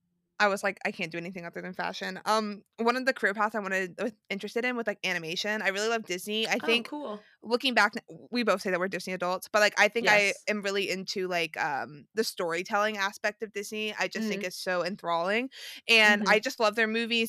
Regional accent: Tasmania, Australia; Like, I'm from Tasmania.

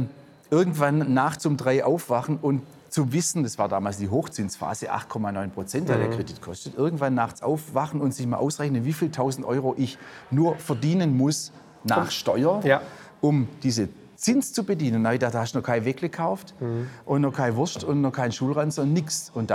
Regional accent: Baden-Württemberg, Germany; also einfach als wahrscheinlich als Schwabe

